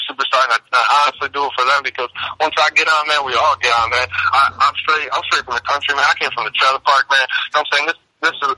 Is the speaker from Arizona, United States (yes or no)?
no; Marion, New York, United States; Oh, I'm from Marion, New York.